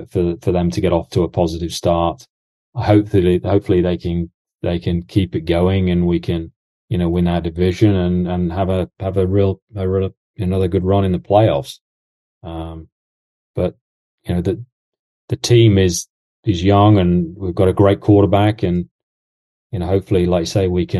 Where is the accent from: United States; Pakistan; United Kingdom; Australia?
United Kingdom; England; anytime you start asking me about football, that's scary as an Englishman.